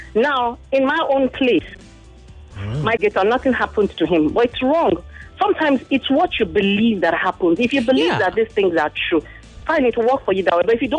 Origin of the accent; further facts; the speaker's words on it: Kwale, Delta, Nigeria; I'm not from Urobo. I'm from Kwale. I'm from Delta State.